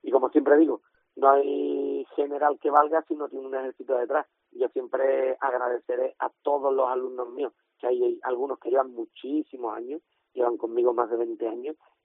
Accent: Cádiz, Andalusia, Spain; born there; also born or lived in San Fernando; now in Chiclana, Spain; yo nací en Cádiz, yo he estado viviendo en San Fernando muchísimos años. Cierto es que hace 5 años, 6 años ya va a ser, que me fui a vivir a Chiclana

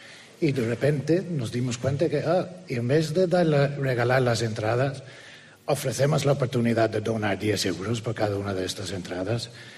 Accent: Dublin, Leinster, Ireland; Spanish is a second language; Irlanda, de Dublín.

